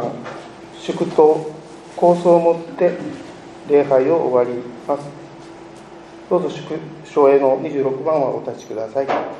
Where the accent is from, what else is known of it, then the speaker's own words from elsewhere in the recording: Hiroshima, Japan; 広島の原爆の落とされた隣の町で生まれ育ち、母から焼けただれた列車が駅のホームに入ってきたと聞かされ